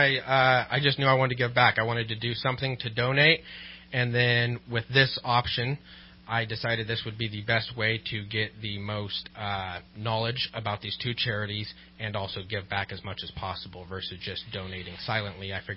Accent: Anderson, California, United States; Born and raised in Anderson, California. Went to West Valley High School.

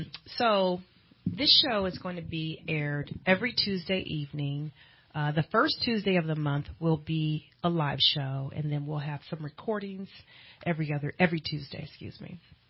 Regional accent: California, United States; born or raised there

